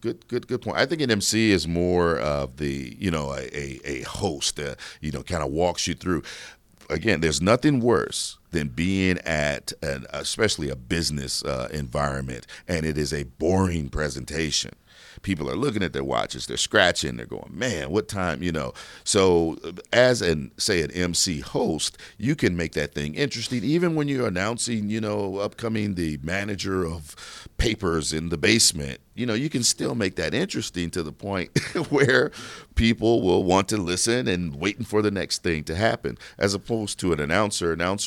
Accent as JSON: {"language": "English", "region": "Indiana", "country": "United States", "said": "I'm originally from Indiana, so there's a small AM station back home"}